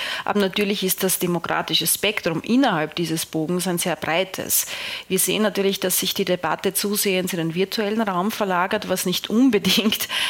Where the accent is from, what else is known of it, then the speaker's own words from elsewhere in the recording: Austria; ich spreche als Österreicherin aus Erfahrung